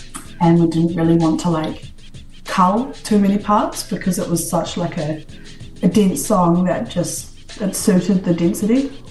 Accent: Dunedin, Otago, New Zealand; now in Auckland, New Zealand; I grew up in Dunedin. I hadn't moved out of Dunedin until I moved to Auckland.

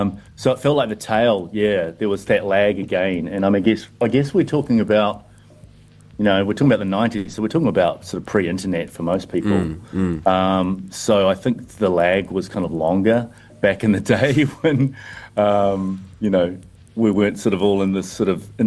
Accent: Hamilton, Waikato, New Zealand; the Kirikiriroa Hamilton Zine Fest. That's my hometown

